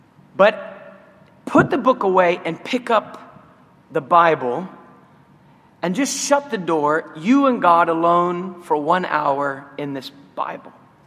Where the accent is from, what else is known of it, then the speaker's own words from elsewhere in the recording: Ohio, United States; And I grew up in Ohio. I didn't know what aura was.